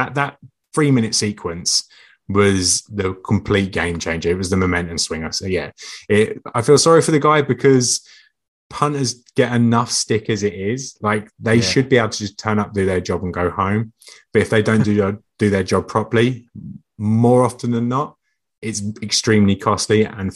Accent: England, United Kingdom; Yeah, being English, I had to say that.

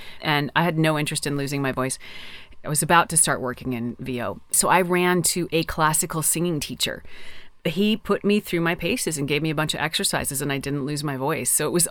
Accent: Newfoundland and Labrador, Canada; born there; This is actually the stone that symbolizes where I was born. It's Labradorite, and I was born in Labrador.

